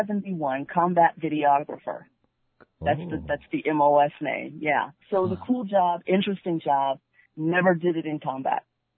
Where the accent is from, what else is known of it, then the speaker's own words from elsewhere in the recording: Gainesville, Florida, United States; Born and raised in Gainesville, Florida.